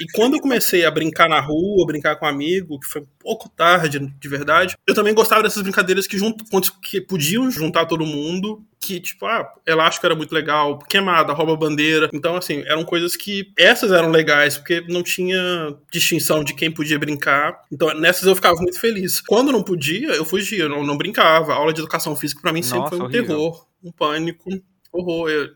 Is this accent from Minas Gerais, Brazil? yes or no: yes; Belo Horizonte, Minas Gerais, Brazil; quando eu voltei pra BH, sou de Belo Horizonte, e parei com essa andança de cidade a cidade